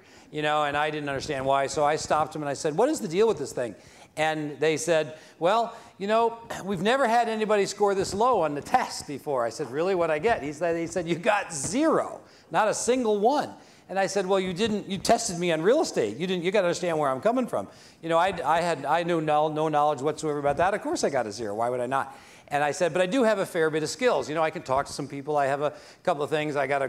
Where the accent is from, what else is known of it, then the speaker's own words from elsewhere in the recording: Arizona, United States; And I grew up in Arizona, and I was big into sports and athletics.